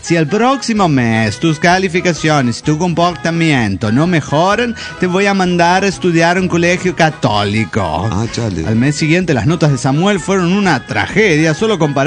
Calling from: Tulancingo, Hidalgo, Mexico; de Tulancingo, Hidalgo, México.

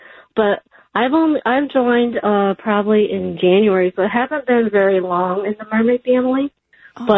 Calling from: Illinois, United States; Well, I am like an hour south of Chicago.

